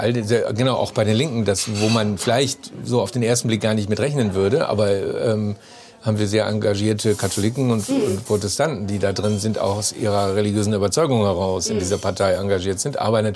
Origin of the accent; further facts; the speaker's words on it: Hanover, Lower Saxony, Germany; also born or lived in Meppen; Ich bin ja groß geworden in Hannover